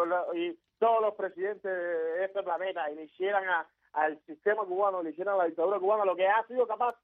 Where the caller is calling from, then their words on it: Madrid, Community of Madrid, Spain; de Madrid, mi amor.